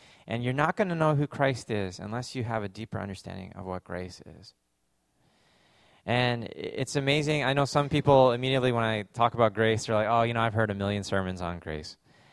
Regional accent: Edmonton, Alberta, Canada; I was born in Canada. I grew up definitely a minority in Edmonton, Alberta. There were no Asians in my school. It was just pretty much me.

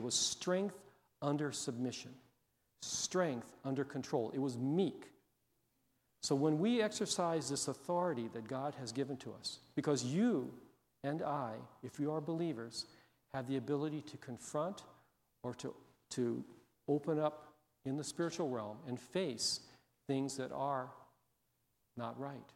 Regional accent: Texas, United States; I grew up in Texas for part of my life and grew up riding horses in the elementary school

